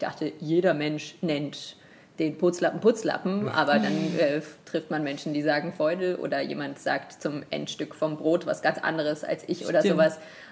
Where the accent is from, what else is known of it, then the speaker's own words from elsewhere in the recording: Hamburg, Germany; Ich komme aus Hamburg und kann noch nicht mal richtig norddeutsch-hamburgisch. Insofern, ich glaube, ich spreche irgendwie so ein langweilig norddeutsch angehauchtes Hochdeutsch.